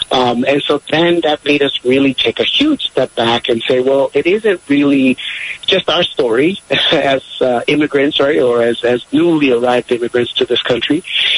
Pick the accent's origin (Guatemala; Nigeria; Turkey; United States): Guatemala; moved away; But I'm Latino. I'm an immigrant from Guatemala, and I came here in the 80s with my family